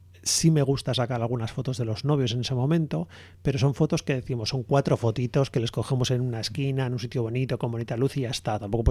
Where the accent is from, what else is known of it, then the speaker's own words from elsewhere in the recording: Basque Country, Spain; Y al final siempre le acabo con la misma conclusión. Somos vascos y necesitamos oscuridad.